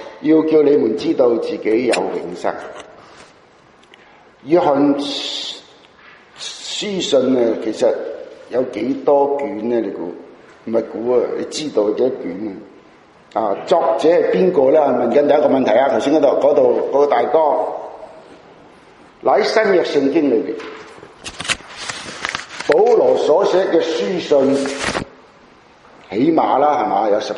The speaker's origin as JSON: {"language": "Cantonese", "country": "China", "said": "因为他们不是中国人，没有姓氏的、啊、英文人都有姓氏，不过英文人的姓氏多数很少相同，跟我们中国人就怎样、啊、刚刚是来一个相反的。"}